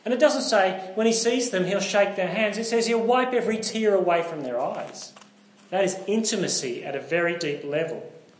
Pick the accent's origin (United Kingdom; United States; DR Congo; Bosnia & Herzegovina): United Kingdom; Northern Ireland; I'm from Northern Ireland. Yeah, long time ago. The more nervous I get, the more I sound Northern Irish. So today I was very Northern Irish.